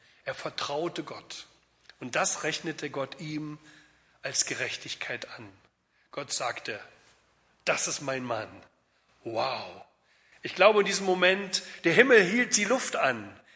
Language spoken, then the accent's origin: German; East Germany, Germany; Ich komme aus Ostdeutschland.